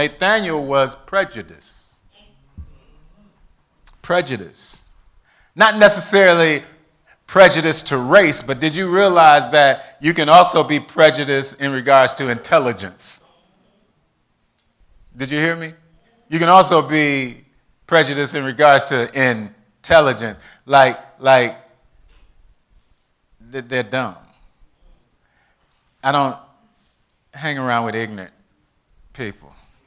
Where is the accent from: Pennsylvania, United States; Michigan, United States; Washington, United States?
Michigan, United States; Bloomfield; I mean, I'm from Bloomfield. I'm from Birmingham.